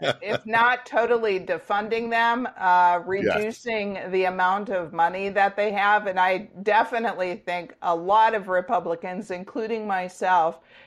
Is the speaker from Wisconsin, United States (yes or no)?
yes; Kohler, Wisconsin, United States; I grew up in Kohler